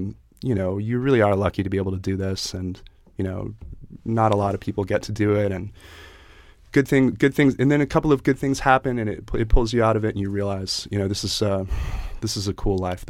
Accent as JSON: {"language": "English", "region": "Pennsylvania", "country": "United States", "tie": "born or raised there", "said": "In Chester County, Pennsylvania, like horse country."}